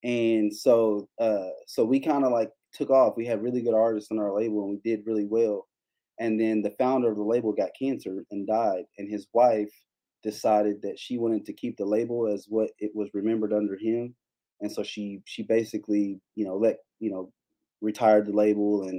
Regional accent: Kentucky, United States; And so I grew up in Kentucky in the Baptist church.

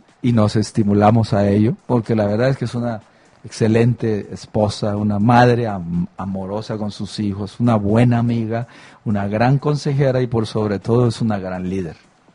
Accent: Zacapa, Guatemala; born there; also born or lived in Providence, United States; Nací en Zacapa, sí. En Zacapa.

